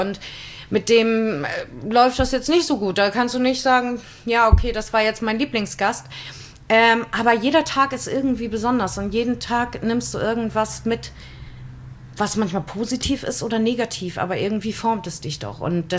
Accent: Husum, Schleswig-Holstein, Germany; Also ich bin ja nun auch in Husum aufgewachsen

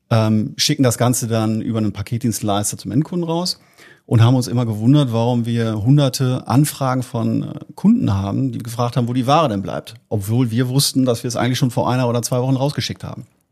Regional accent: Münster, North Rhine-Westphalia, Germany; Ich bin ja gebürtiger Münsteraner, hier in der Nähe auch aufgewachsen, habe in Münster studiert, Wirtschaftsinformatik studiert

